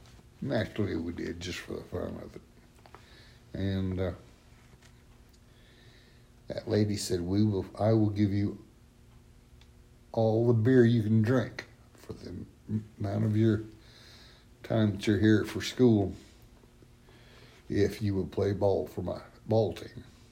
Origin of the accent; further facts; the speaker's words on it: Englewood, Kansas, United States; also born or lived in Ashland / Dodge City / Greensburg; I was born in Ashland, lived in Dodge City, Greensburg, Englewood, grew up on the Grove Ranch up northwest of Englewood, and learned how to break horses and work cattle